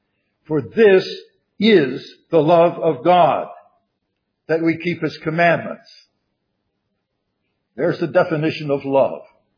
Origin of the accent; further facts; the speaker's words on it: Philadelphia, Pennsylvania, United States; But of course, I was born in Philadelphia and lived near Philadelphia for a lot of my early life.